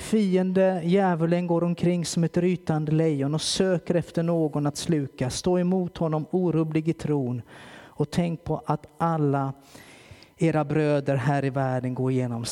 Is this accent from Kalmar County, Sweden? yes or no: yes; Kalmar, Kalmar County, Sweden; När jag växte upp i Pingstförsamlingen i Kalmar.